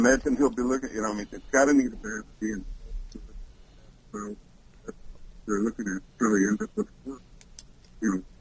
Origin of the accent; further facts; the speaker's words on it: Michigan, United States; We're from Michigan, so it's kind of like we're trying to find a priced car that he can afford, or that we can donate to him.